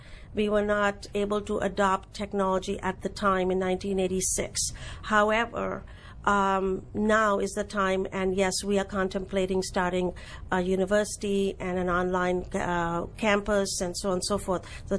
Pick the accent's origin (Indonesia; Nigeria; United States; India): India; As an immigrant, especially in 1986, when being an Indian was not in style, people were more concerned about my ethnicity rather than my capabilities.